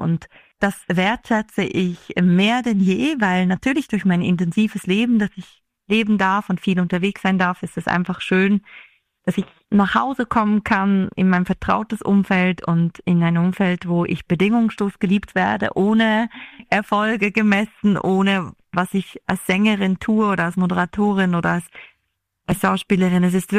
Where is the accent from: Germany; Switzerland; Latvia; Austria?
Switzerland; so als Schweizerin